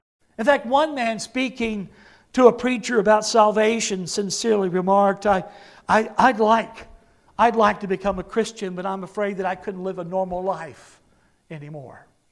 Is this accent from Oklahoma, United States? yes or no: yes; Oklahoma, United States; also born or lived in Texas; I was born and raised in Oklahoma. And at that time, I was preaching in Texas.